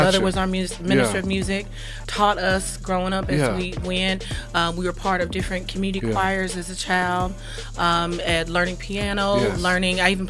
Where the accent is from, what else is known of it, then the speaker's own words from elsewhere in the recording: Fresno, California, United States; You know what? I'm from California.